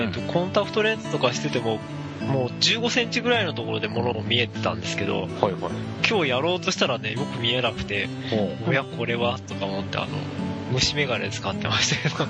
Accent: Otaru, Hokkaido, Japan; 妻の実家の京都と僕の実家の小樽は有料化になってました

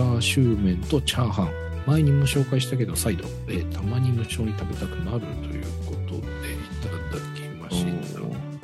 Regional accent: Kansai, Japan; まあなんか地元関西というかね

